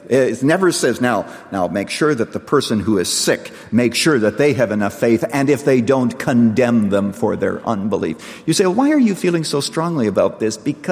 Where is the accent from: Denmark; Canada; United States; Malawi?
Canada; in the church that I grew up in Canada